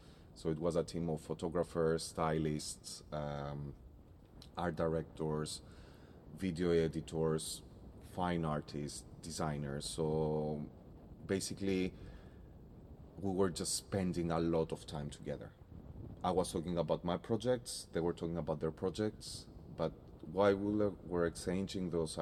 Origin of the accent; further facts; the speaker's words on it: Greece; English is a second language; I'm from Greece, so I grew up in a place full of history.